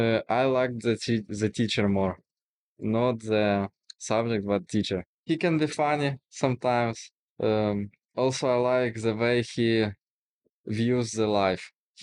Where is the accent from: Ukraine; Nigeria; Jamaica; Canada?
Ukraine; Kharkiv, Kharkiv Oblast; moved away as an adult; now in Alaska, United States; I'm from Kharkiv. It is very close to Russian border. Moved to Alaska in March 2023.